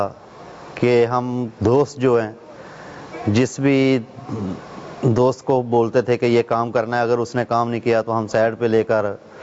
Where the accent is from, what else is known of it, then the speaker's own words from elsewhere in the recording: Bakhre Wali, Pakistan; اور شہر سے ہم کافی دور تھے, جنگل میں رہتے تھے, جنگل نما ہمارا گاؤں تھا, بکھڑے والی کے رہنے والے تھے, تقریباً سمڑے والے اطراف سے تقریباً 16-17 کلومیٹر ہے